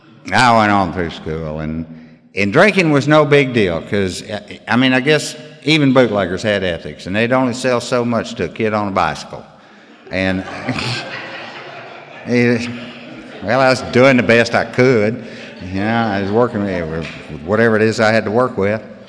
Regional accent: Oklahoma, United States; And I was raised out in Oklahoma, out in the flatlands. And everything out there is 1 mile by 1 mile, laid out in section lines.

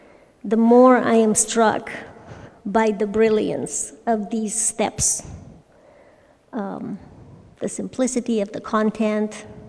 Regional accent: Romania; moved away as an adult; now in United States; I'm originally from Romania. I was born and raised, born and raised in a village, went to college in a city, and came to America after that with a Peace Corps volunteer that is from Birmingham, Alabama

